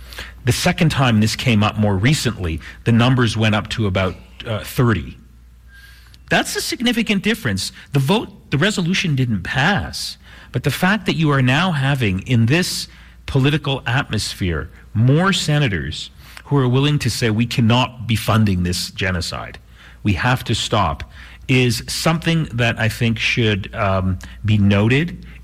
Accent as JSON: {"language": "English", "country": "Canada", "said": "so I come from Canada, as you know"}